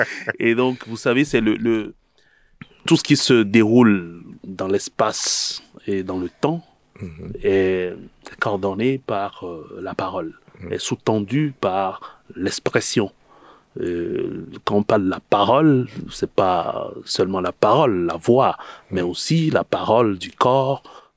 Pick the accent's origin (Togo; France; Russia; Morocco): Togo; je suis Togolais aussi.